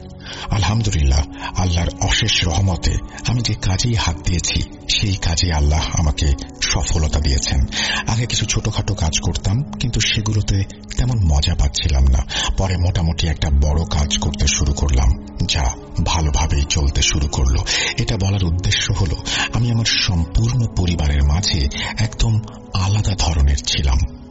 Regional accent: Jamalpur, Mymensingh Division, Bangladesh; born there; moved away as an adult; জামালপুরের ছোট্ট কোনো একটি গ্রামে আমার জন্ম। গ্রামে জন্ম হলেও আমি শুধুমাত্র আমার গ্রামের গণ্ডির মাঝেই থেমে থাকিনি

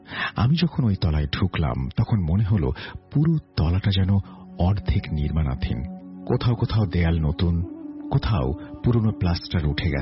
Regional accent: Narayanganj, Dhaka Division, Bangladesh; আমার জন্মস্থান নারায়ণগঞ্জ, আমাদের ফ্যামিলি প্রায় 40-45 বছর ধরে এখানেই থাকে।

